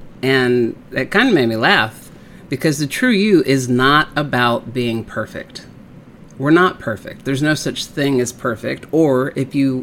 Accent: Texas, United States; And I grew up in Texas and I like country music

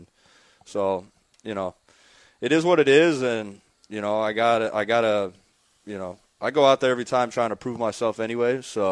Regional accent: Santa Ana, United States; I'm from Santa Ana.

